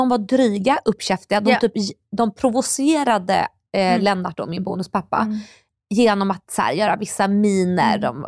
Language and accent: Swedish; Poland; now in Sweden; jag är ju från Polen.